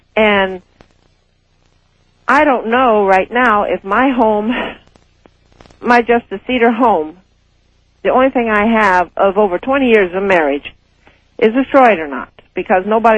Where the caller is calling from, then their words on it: Anchorage, Alaska, United States; Hi, I'm calling from Alaska.